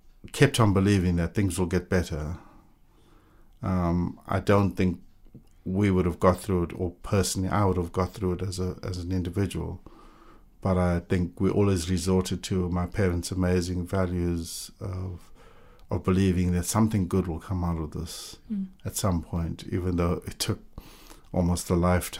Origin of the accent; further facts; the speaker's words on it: South Africa; When my parents were subsistence farmers growing up in South Africa.